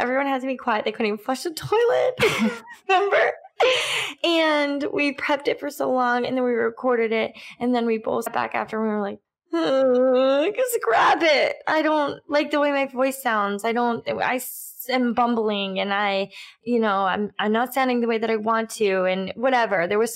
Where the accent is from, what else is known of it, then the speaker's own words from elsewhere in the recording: New England, United States; accent: New England; And like in our first podcast, I was like, oh my God, you can hear my New England accent.